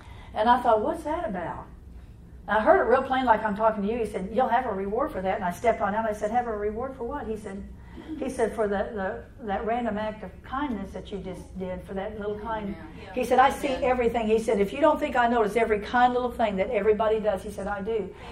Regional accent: Illinois, United States; and she was from St. Louis, and I was from Illinois.

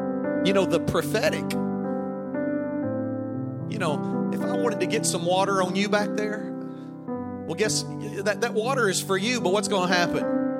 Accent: Spring Hill, Louisiana, United States; But Pastor, I'm from Spring Hill, Louisiana. That's where I was born and raised.

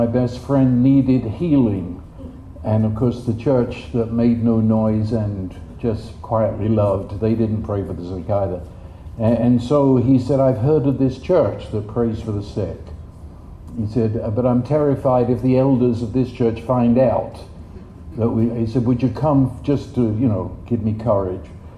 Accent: London, United Kingdom; I was born in London, England, 1938, just as World War II began to open the skies above London with bombs. And so I was raised in the bomb shelters of London during the Blitz

